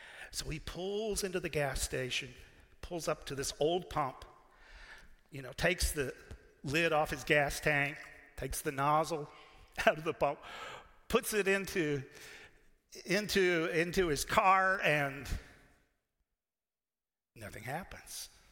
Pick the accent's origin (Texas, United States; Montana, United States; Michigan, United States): Texas, United States; Dallas; I grew up in Dallas, Texas